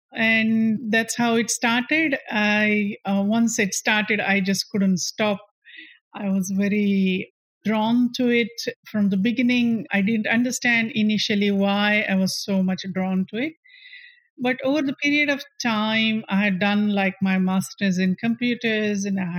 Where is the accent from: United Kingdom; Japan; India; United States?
India; I mean, I am originally from India, and yoga was always there in my family.